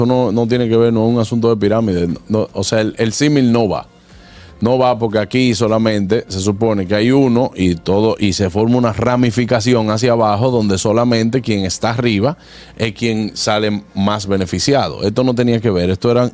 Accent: Dominican Republic; nosotros como dominicanos nos sentimos muy orgullosos

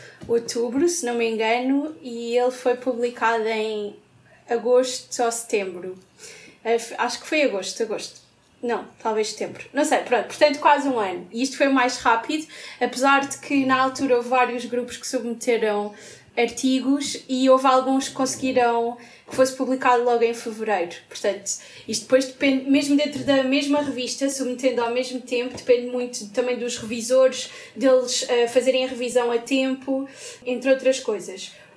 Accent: Portugal; se nós somos de Portugal e publicamos numa revista brasileira, isso já conta como uma revista estrangeira.

